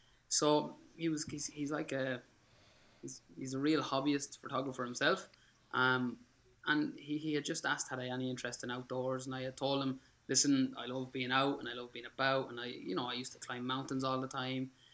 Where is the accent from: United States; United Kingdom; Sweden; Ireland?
Ireland; Kildare, Leinster; I come from Kildare, the home of photography and big mountains.